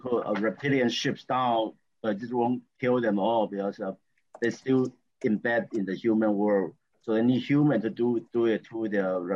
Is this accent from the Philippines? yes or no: no; Taiwan; English is a second language; moved away; I have to apologize for my accent because I came from Taiwan originally.